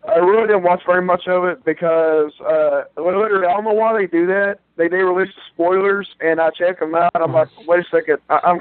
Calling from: Texas, United States; I'm calling from Texas.

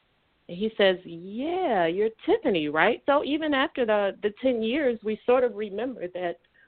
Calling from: Illinois, United States; I'm from Illinois.

